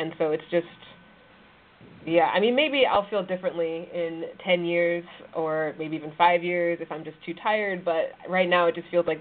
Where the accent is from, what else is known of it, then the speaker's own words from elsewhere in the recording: North Carolina, United States; I grew up in North Carolina, and I went away to college, and I worked in D.C. for a few years, and part of the reason that I came back